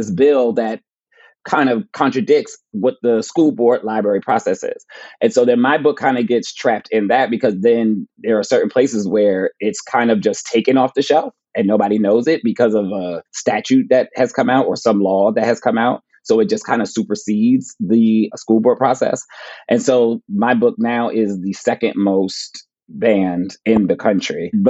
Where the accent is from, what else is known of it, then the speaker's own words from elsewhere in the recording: New Jersey, United States; Like, I'm from New Jersey.